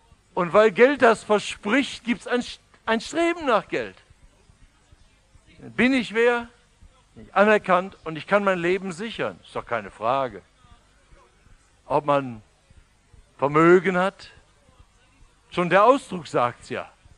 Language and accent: German; Baden-Württemberg, Germany; Wir sind Badener.